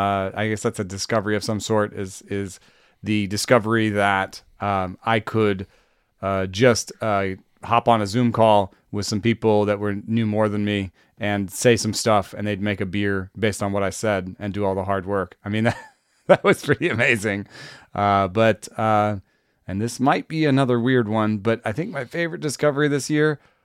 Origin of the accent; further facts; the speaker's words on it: Jamaica; I grew up in Jamaica.